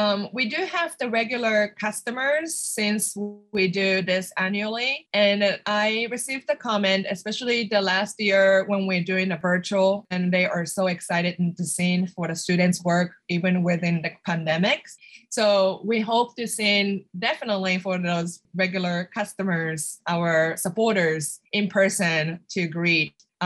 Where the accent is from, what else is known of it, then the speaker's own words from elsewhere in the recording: Japan; English is a second language; moved away as an adult; now in United States; But my passion of the jewelry making and metalsmithing started when I came from Japan to the United States as an international student.